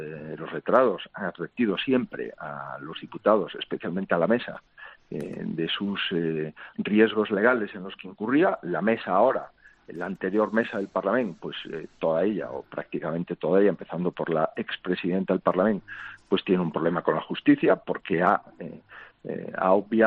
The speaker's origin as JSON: {"language": "Spanish", "region": "Galicia", "country": "Spain", "said": "tengo el compromiso de servir a los españoles, que somos gallegos, pues siendo el presidente de Galicia."}